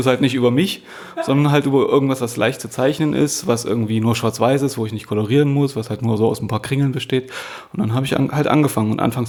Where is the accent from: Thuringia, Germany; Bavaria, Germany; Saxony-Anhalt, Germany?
Saxony-Anhalt, Germany; Halle; also born or lived in Magdeburg / Stuttgart; now in Berlin, Germany; Ich komme eigentlich aus Halle, habe in Magdeburg studiert, habe in Stuttgart gearbeitet, war in Tuttlingen eine Zeit lang, dann in Nürnberg und seit 2,5 Jahren ungefähr bin ich in Berlin.